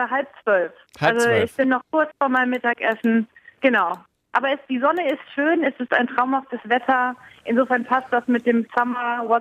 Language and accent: German; Germany; now in San Francisco, United States; Ich komme aus Deutschland